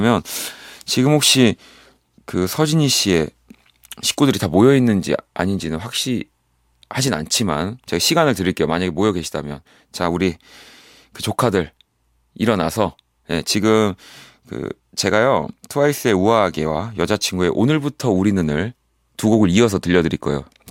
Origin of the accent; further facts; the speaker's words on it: Incheon, South Korea; also born or lived in Busan; 저도 인천에서 꽤 오래 고향은 부산이긴 하지만 인천에서 굉장히 어린 시절 네, 뭐 유년 시절을 다 보냈었기 때문에